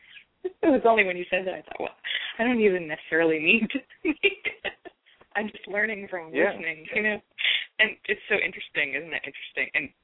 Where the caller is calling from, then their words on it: New York, United States; Yeah. I'm calling from New York.